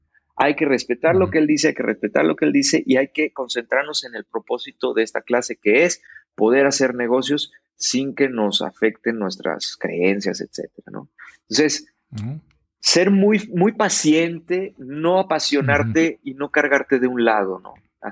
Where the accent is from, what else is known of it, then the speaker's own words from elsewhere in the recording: Mexico; yo soy de México. Sí, pero es de aquí. Y yo, no, ¿cómo voy a ser de aquí si soy de México? Le digo, soy mexicano. Vengo de Austria ahora, pero soy mexicano.